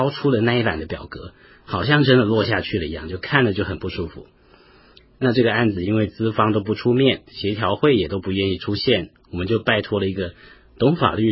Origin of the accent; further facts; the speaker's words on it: Yunlin County, Taiwan; 他们公司的地址在云林，也就是我的故乡